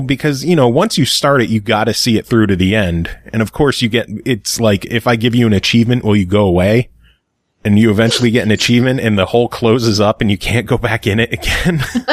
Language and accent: English; United States; Well, I'm American, so fuck you. How about that? My American is showing.